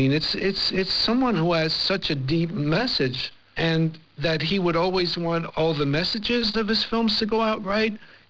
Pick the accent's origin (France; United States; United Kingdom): France; I was raised in France by my mother